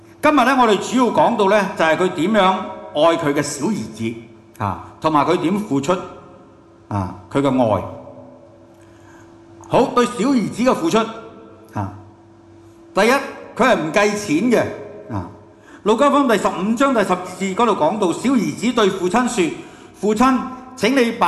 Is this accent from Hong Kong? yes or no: yes; Hong Kong; 包括我們香港人最重要的是什麼？錢，是不是？